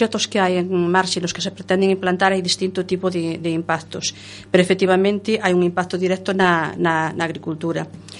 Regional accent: Galicia, Spain; eu veño da Terra Chá.

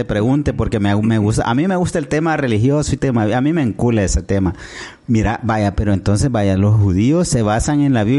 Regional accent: El Salvador; los salvadoreños somos o católicos, o evangélicos, o disque testigos de Jehová.

